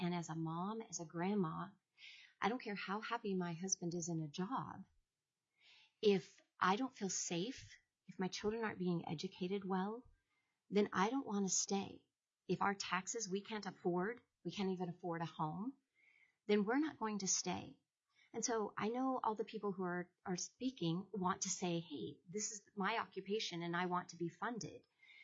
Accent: Anchorage, Alaska, United States; I am from Anchorage, and I'm grateful to be here.

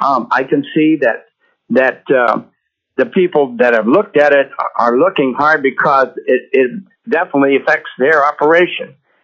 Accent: Anchorage, Alaska, United States; I'm from Anchorage. I've been a resident for the last 40 years.

